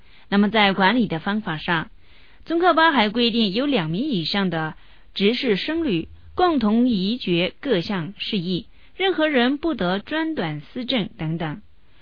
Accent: Tibet, China; 因为呢我们西藏人是无姓的，一般用4个字做一个名

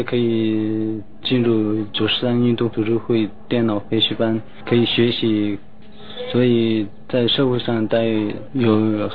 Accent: Lhasa, Tibet, China; 我是从哈萨来的。

